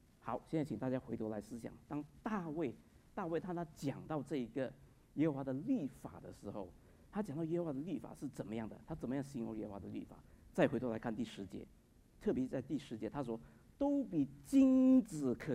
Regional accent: China; 我们中国人不是说苦口良药吗

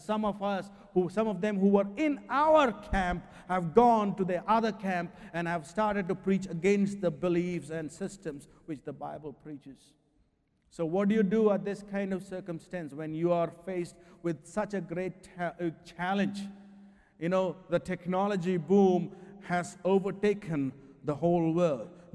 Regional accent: India; I grew up in India. I went to high school in India.

